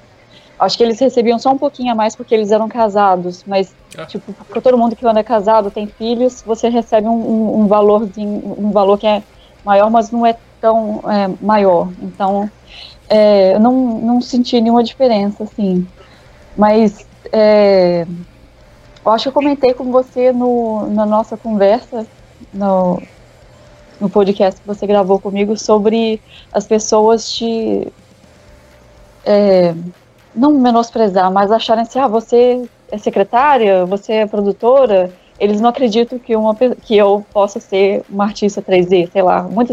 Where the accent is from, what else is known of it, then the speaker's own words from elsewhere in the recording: Brazil; acha que eu não vou saber quem que é a pessoa que morreu porque eu sou do Brasil.